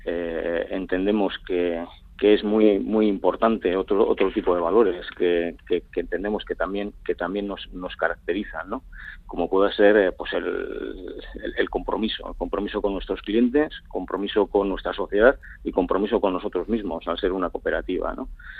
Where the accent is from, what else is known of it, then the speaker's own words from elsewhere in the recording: Basque Country, Spain; somos como buenos vascos, somos cabezotas